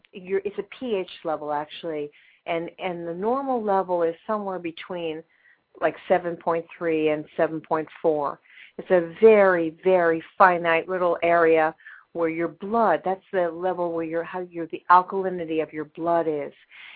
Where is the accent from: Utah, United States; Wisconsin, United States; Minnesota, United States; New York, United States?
New York, United States; I mean, you know, I'm a New Yorker.